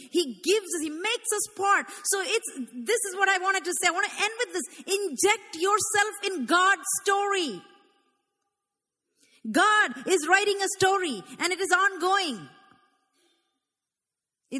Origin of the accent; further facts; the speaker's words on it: Canada; I am uniquely Canadian with my skin color and my accent.